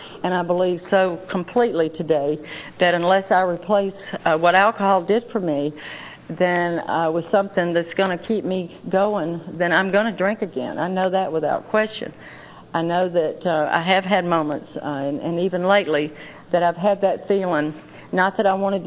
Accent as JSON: {"language": "English", "town": "Atlanta", "region": "Georgia", "country": "United States", "tie": "born or raised there", "said": "But I was born and raised in Atlanta, and I truly was."}